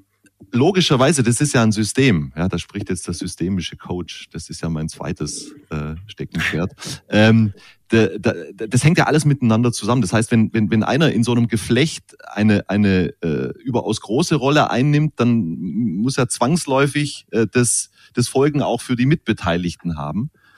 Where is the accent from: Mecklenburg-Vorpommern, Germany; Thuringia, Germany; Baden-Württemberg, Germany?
Baden-Württemberg, Germany; Ehingen; Zu meiner Zeit, als ich aufgewachsen bin in Ehingen